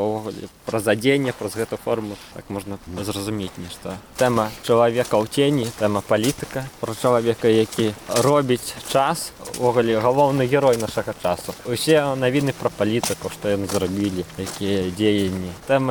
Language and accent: Ukrainian; Belarus; also born or lived in Moscow; Тоді тільки я зрозумів, хто я і відкуди я. Одразу так само зрозумів, що у мене є некий акцент, що я по-іншому розмовляю, по-іншому думаю. Ну тоді у мене такий національний вибух пройшов, що я тоді почав вельми так вивчити білоруською мову